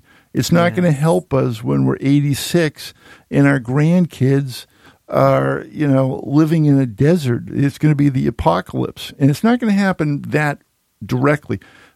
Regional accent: Boston, Massachusetts, United States; I grew up in Boston.

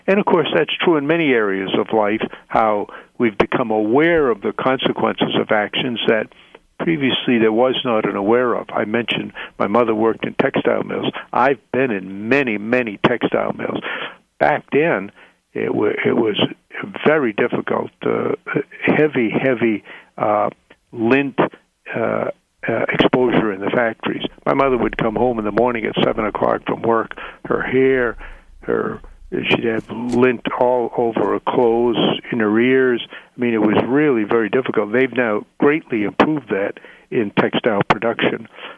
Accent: Waterville, Maine, United States; And I grew up in Waterville, right on the banks of the Kennebec River

